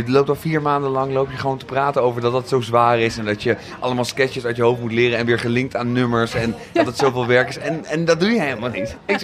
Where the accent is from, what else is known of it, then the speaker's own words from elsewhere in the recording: Zoetermeer, South Holland, Netherlands; moved away as an adult; Ik ben opgegroeid in Zoetermeer.